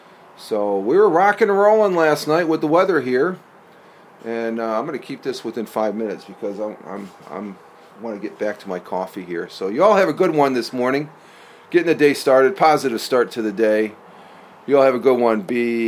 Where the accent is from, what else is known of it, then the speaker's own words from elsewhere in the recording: New York, United States; also born or lived in Kansas; And I can't even remember growing up in New York having any type of tornado warnings. Now, I lived out in Kansas there for a stretch.